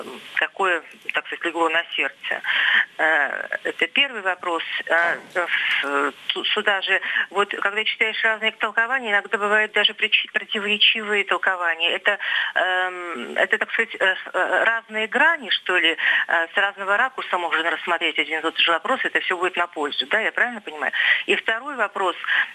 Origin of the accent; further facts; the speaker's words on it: Yekaterinburg, Sverdlovsk Oblast, Russia; я из Екатеринбурга.